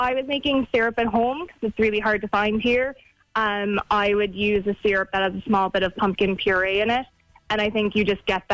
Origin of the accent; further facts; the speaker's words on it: Boston, Massachusetts, United States; now in Ireland; I do a little bit, yep. I'm from Boston.